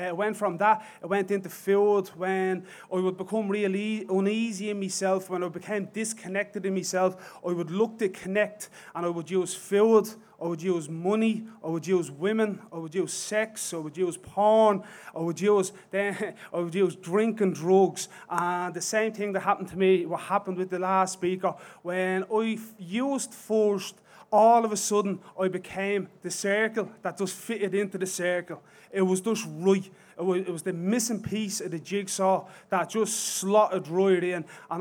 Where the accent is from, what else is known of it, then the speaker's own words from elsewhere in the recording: Dublin, Leinster, Ireland; I'm from Dublin, and I'm just going to give my own story.